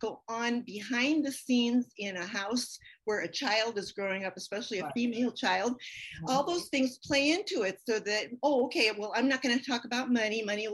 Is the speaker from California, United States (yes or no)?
yes; San Jose, California, United States; I come from San Jose, California, now known as, it was known as San Jose then, it's now Silicon Valley.